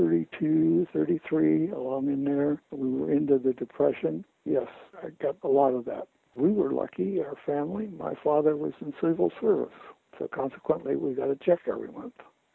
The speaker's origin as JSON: {"language": "English", "town": "Sacramento", "region": "California", "country": "United States", "tie": "born or raised there", "also_born_or_lived": "Yreka, California / Redding, California", "said": "I was born in Yreka, California, which is about as close as you can get to Oregon without being there. I was raised partially in Redding, and the rest of the time was in Sacramento."}